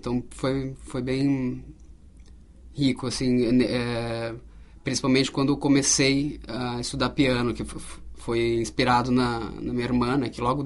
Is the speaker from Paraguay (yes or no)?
yes; Ciudad del Este, Alto Paraná, Paraguay; also born or lived in Foz do Iguaçu; now in Brazil; nasci em Foz, mas eu morava em Cidade del Este, na época Stroessner, era o nome da cidade, que era um ditador do Paraguai na época, que era uma vila dos funcionários da Itaipu